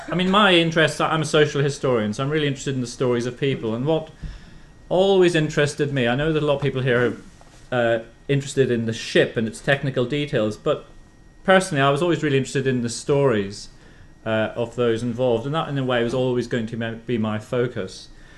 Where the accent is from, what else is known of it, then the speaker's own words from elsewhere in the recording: Northern Ireland, United Kingdom; I mean, growing up in Northern Ireland in the 1960s, I was aware of the Titanic from quite an early age.